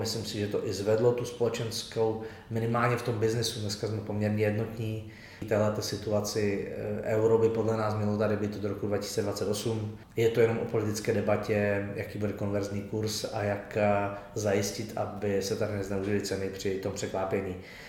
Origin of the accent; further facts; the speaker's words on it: Moravian-Silesian Region, Czechia; jsem z Moravskoslezského kraje, z toho okresu toho Slezanu